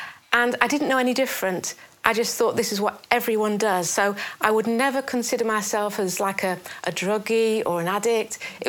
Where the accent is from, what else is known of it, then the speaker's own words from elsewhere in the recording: Cirencester, South West England, United Kingdom; born there; also born or lived in Blackpool; now in Northampton, United Kingdom; I was born in Cirencester in Gloucestershire. Moved around quite a bit throughout my childhood and ended up in Blackpool where I met Jason. And currently we live in Northampton.